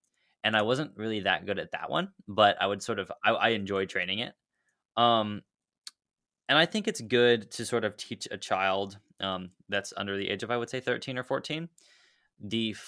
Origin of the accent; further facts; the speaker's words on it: Dallas, Texas, United States; I'm from Dallas, Texas, so not a lot of mountains here.